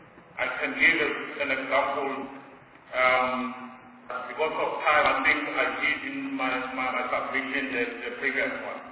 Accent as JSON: {"language": "English", "town": "Wakardin", "region": "Mpumalanga", "country": "South Africa", "said": "I'm coming from Mpumalanga in the village or community called Wakardin"}